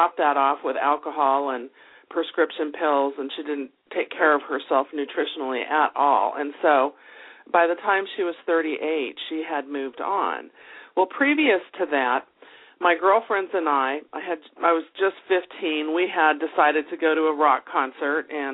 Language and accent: English; California, United States; When I was about 15 years old, I come from California